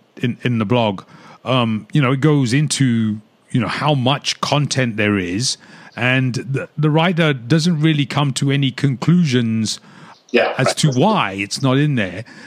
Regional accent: England, United Kingdom; because remember, when I grew up in England, I was exposed

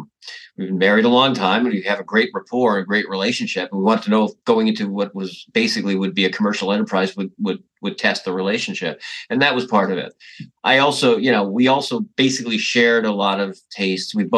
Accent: Toronto, Ontario, Canada; I grew up in Toronto, Canada, which had a thriving music scene when I was growing up.

